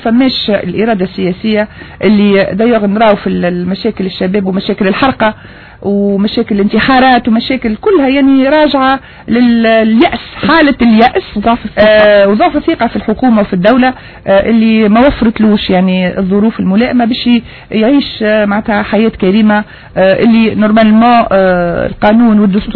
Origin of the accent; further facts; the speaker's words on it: Sousse, Sousse Governorate, Tunisia; ما تعرف احنا طول كنا عايشين في سوسه، نحبوا بلادنا سوسه